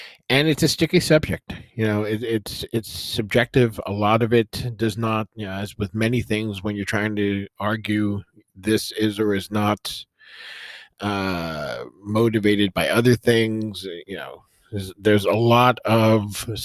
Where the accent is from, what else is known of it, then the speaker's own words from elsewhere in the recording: United States; I think, as an American, I think it's really important for me